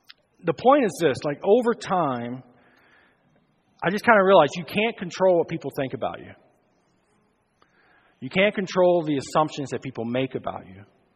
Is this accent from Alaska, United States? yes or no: no; Alabama, United States; moved away as an adult; So growing up in Alabama, I lived in Alabama until I was about 19, and then I moved to the Midwest, and I would spend some of my summers as a teenager in Southwest Missouri in Springfield.